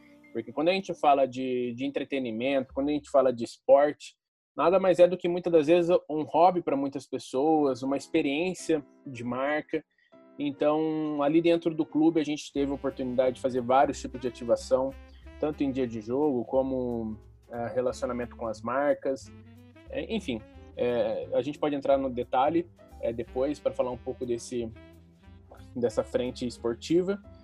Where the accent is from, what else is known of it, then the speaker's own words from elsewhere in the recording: Campinas, São Paulo, Brazil; born there; eu sou nascido em Campinas, eu sou formado em Campinas